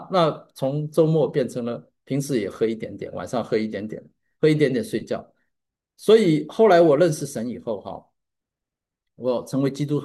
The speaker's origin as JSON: {"language": "Chinese", "region": "Shanghai", "country": "China", "tie": "born there", "said": "因为我是上海出生的哈"}